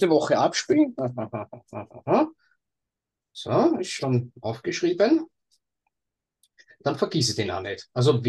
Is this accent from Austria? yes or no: yes; Gerersdorf, Lower Austria, Austria; Bei uns in Gerersdorf sagt man leise Ciao.